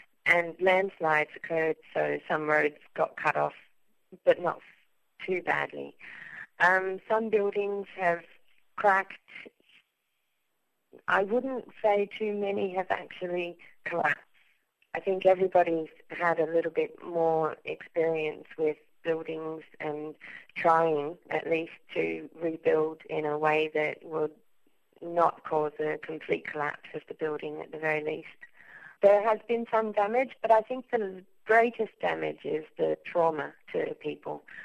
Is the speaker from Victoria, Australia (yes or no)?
no; Brisbane, Queensland, Australia; born there; I was born in Brisbane, and my parents live just in the mountains behind the Sunshine Coast. So it's a small town called Candanga.